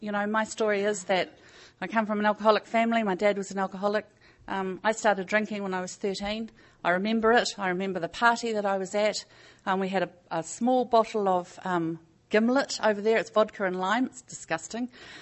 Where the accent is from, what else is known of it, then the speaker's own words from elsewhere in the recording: New Zealand; I'm an alcoholic and I'm from New Zealand.